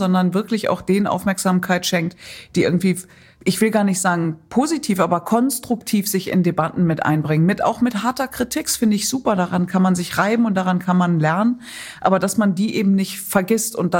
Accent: North Rhine-Westphalia, Germany; Also ich komme ja aus dem Pott.

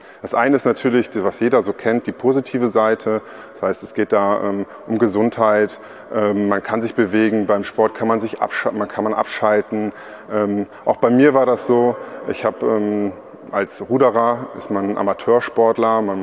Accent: Trier, Rhineland-Palatinate, Germany; ich komme ja aus Trier

